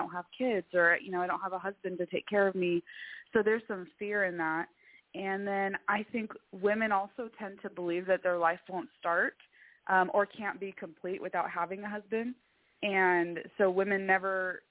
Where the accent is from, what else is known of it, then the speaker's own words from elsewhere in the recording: California, United States; also born or lived in Arizona; because I am from California, but I lived in Arizona for about 7 years, pretty much on my own.